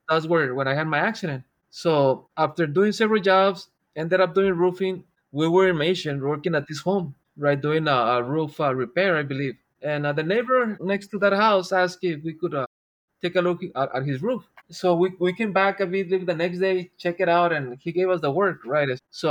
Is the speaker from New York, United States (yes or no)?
no; Texas, United States; also born or lived in Reynosa, Mexico; I was born in Far Texas and grew up here in the Valley all my life, also in Reynosa, right across the border.